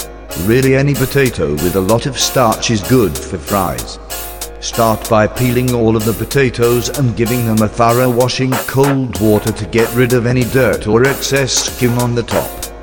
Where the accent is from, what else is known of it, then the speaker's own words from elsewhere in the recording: United Kingdom; I'm British, and I'd figured this would be the best use of 6 minutes